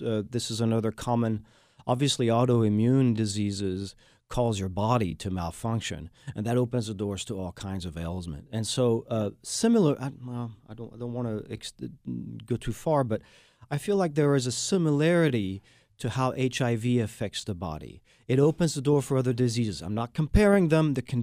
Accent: France; English is a second language; now in Houston, United States; I am the Texan from France and a proud Houstonian

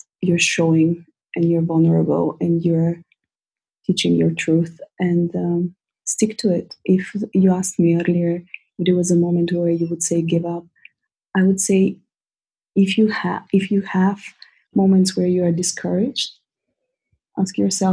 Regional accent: Bulgaria; English is a second language; I find that I come across more authentic in English, which is not even my native language. But the first time I remember when I had to go back home to Bulgaria to teach a yoga class in my own language, it was so difficult.

